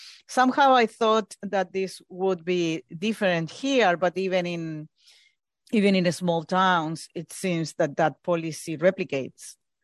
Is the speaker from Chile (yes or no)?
yes; Santiago, Santiago Metropolitan Region, Chile; because I grew up in Santiago de Chile, which is a huge urb.